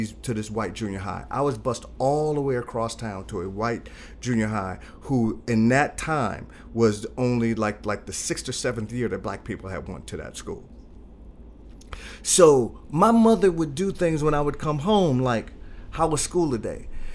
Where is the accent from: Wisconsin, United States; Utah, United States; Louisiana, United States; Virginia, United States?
Wisconsin, United States; Milwaukee; I grew up in Milwaukee.